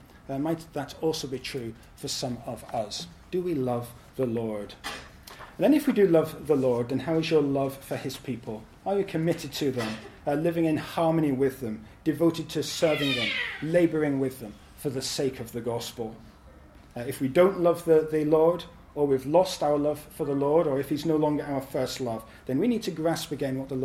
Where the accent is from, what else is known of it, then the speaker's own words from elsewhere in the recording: Scotland, United Kingdom; I'm from Scotland.